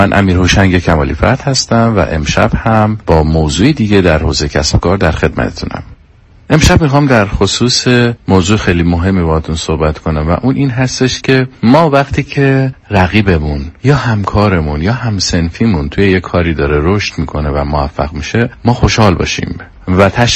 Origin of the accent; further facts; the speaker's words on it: Iran; به خاطر اینکه ما همه ایرانی هستیم